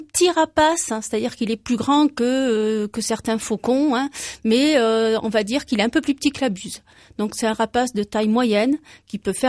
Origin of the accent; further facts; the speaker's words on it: Toulouse, Occitanie, France; Bon, moi, je suis toulousaine.